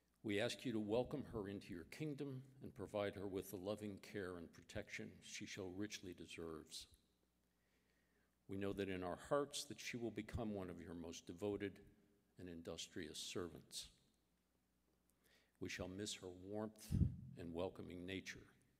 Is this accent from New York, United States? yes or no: no; Pittsburgh, Pennsylvania, United States; At first, I thought maybe her attention and her affection were based on the fact that I was from Pittsburgh, her hometown also.